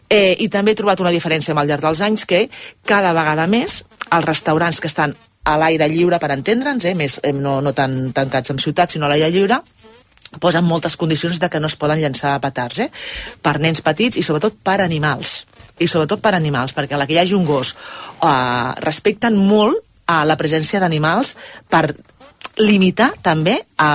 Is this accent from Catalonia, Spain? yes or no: yes; Vilafranca del Penedès, Catalonia, Spain; Jo soc de Vilafranca al Penedès i la meva zona sí que es tiren coets.